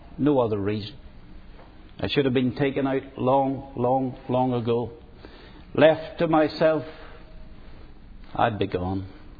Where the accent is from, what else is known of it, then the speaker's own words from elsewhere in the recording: Belfast, Northern Ireland, United Kingdom; now in Lisburn, United Kingdom; I come from South Belfast. That's where my church is. I live in Lisburn